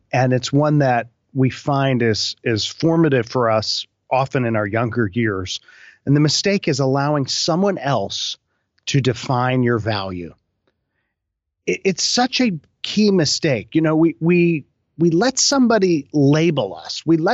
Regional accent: Maryland, United States; I grew up in Maryland

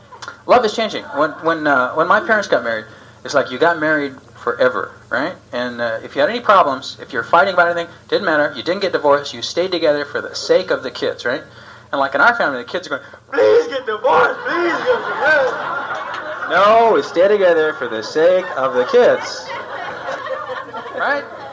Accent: San Pedro, California, United States; I come from San Pedro, California.

